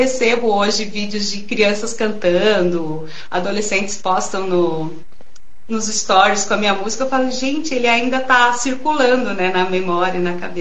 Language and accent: Portuguese; Campo Grande, Mato Grosso do Sul, Brazil; Eu também vim de Campo Grande